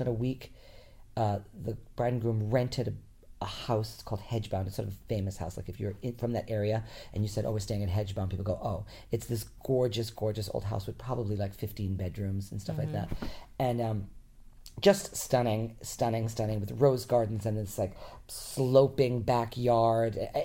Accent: Rhode Island, United States; Island, but you know, Massachusetts, the Cape is an hour and a half from where I grew up

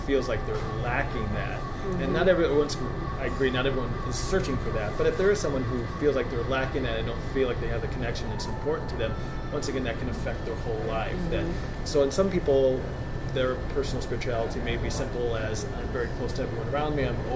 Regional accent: Illinois, United States; Because I grew up in Midwest Illinois.

